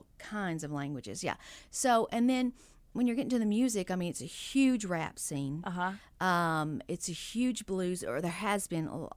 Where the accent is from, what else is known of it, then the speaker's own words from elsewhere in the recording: Texas, United States; So I grew up in East Texas and listening to like real country music